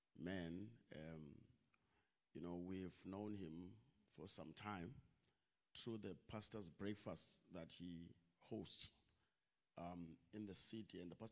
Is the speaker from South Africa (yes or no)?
yes; Zwide Township, Eastern Cape, South Africa; I'm from Zwide Township